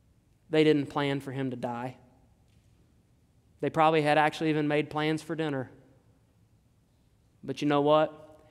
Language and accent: English; Texas, United States; I'm a pastor from Southeast Texas.